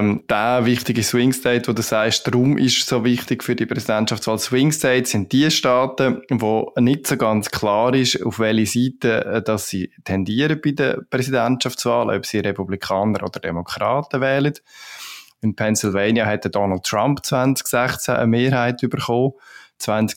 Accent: Switzerland; Vielleicht für mich besonders wichtig als Schweizer, sie haben recht guten Käse

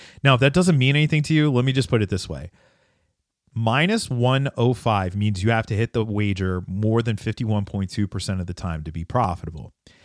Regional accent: Philadelphia, Pennsylvania, United States; And as a Philadelphian, it pains me to do this.

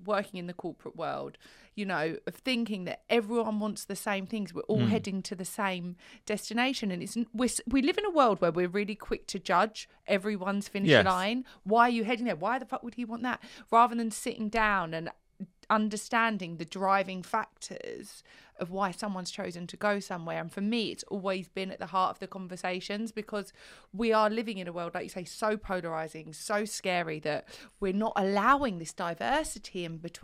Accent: East of England, United Kingdom; I grew up in Essex, you can probably tell

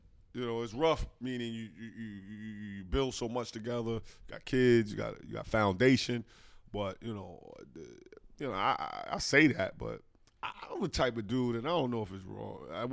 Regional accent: New Jersey, United States; playing in my hometown, New Jersey, right. 23, 24 years old.

